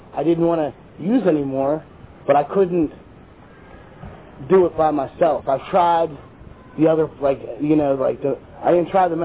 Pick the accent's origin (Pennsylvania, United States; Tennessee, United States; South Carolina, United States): Pennsylvania, United States; Altoona; now in Pittsburgh, United States; I recently moved. I was from Altoona. That's where I started my recovery, in the Altoona area. And I moved to Pittsburgh.